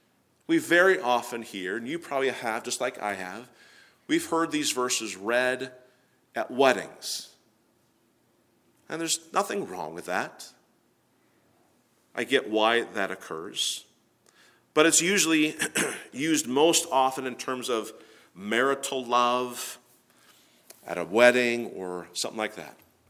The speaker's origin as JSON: {"language": "English", "town": "Seattle", "region": "Washington", "country": "United States", "said": "I'm from Seattle, Washington."}